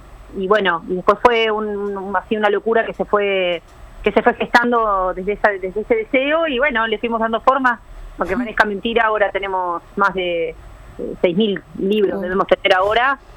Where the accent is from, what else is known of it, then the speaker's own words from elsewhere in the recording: Argentina; now in Uruguay; yo soy argentina, yo vengo de uh-huh. un país... muy grande, con mucha oferta y con mucha, ¿no?